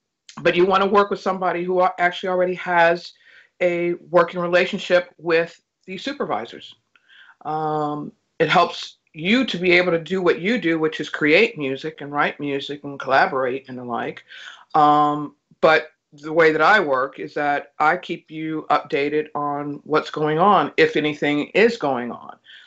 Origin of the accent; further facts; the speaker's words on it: Gary, Indiana, United States; I'm originally from Gary, Indiana, so... I kind of have to go